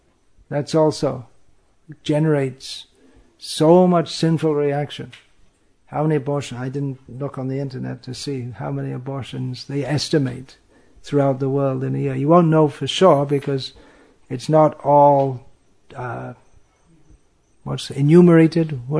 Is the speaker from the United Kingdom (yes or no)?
yes; England, United Kingdom; I know myself, growing up in England, eating meat, I never thought there was anything wrong with it.